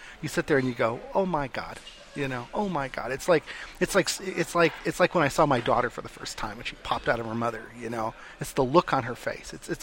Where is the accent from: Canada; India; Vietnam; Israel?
Canada; also born or lived in New York; now in United States; I'm from Canada originally. And through a series of circumstances, I ended up in the United States. And then I married a lady from New York, which got me to New York, and eventually I ended up in New Mexico.